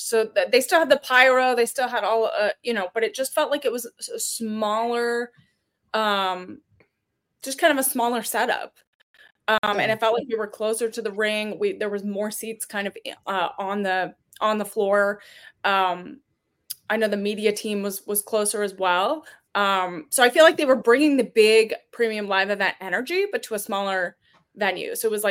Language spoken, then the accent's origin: English; Los Angeles, California, United States; Because I grew up in Los Angeles. My grandmother watched the Dodgers since they moved over from Brooklyn.